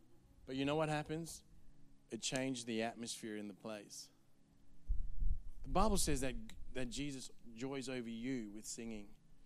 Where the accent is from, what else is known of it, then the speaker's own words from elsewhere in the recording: South Africa; Maybe back in Africa. I don't know. I'm from South Africa.